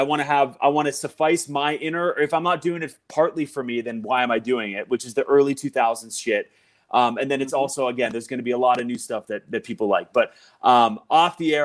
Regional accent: Pittsburgh, Pennsylvania, United States; like to see it in my hometown, like with my people and our, you know, I don't want to say my community, but like the community of the Pittsburgh music scene is enough for me to have a great time.

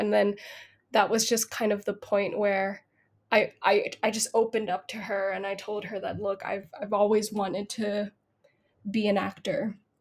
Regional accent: Bangkok, Thailand; But yeah, I grew up in Bangkok and there was no drama school.

